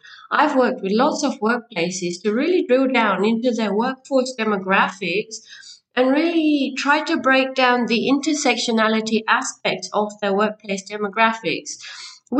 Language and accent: English; India; Yes, I'm from the Indian culture, a culture that you may not have too much knowledge about.